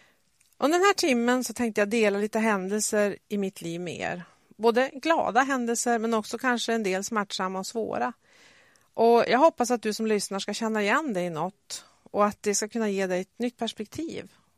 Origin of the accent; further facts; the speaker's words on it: Överhörnäs, Västernorrland County, Sweden; also born or lived in Umeå / Jönköping / Örebro; och jag är född och uppväxt i Överharnes som ligger en mil söder om Övik och där jag också bor. Efter att jag hade gått ut gymnasiet så flyttade jag upp till Umeå